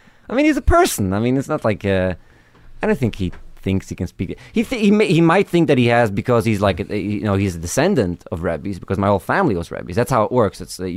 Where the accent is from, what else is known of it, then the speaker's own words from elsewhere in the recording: Borough Park, New York, United States; So I grew up in Borough Park. My dad is a Rebbe, a Hasidic leader.